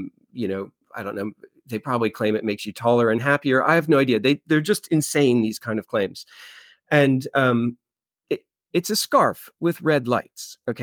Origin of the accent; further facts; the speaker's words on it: United States; now in United Kingdom; I'm an American living in Britain, so bollocks is a phrase that just makes me laugh.